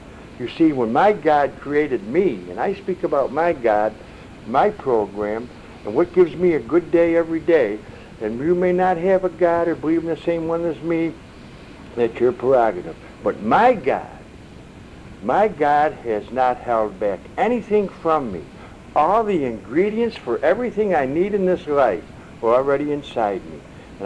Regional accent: Ireland; But you know, as Irish, you don't have to wear green because you can always tell an Irishman.

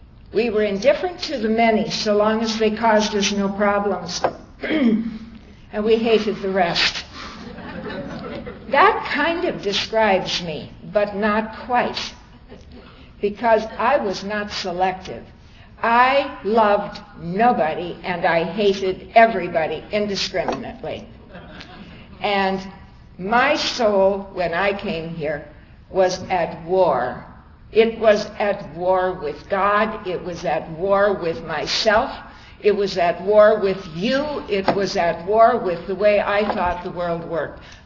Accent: Toronto, Ontario, Canada; I'm from Toronto, Canada.

